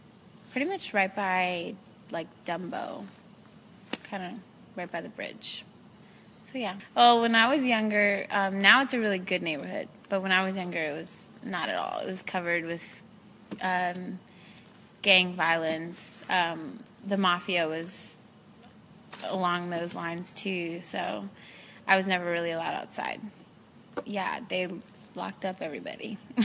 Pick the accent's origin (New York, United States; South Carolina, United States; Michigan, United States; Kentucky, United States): New York, United States; Brooklyn; I actually got myself into trouble, and I was in elementary school in Brooklyn